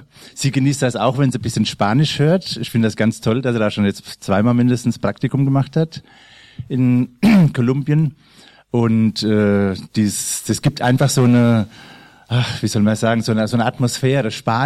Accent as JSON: {"language": "German", "town": "Babenhausen", "region": "Hesse", "country": "Germany", "tie": "born there", "also_born_or_lived": "Colombia", "said": "gebürtig aus Babtown, Babenhausen."}